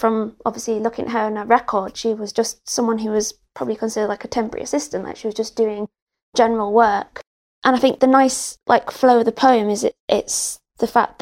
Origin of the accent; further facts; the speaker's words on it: New York, United States; I'm from New York originally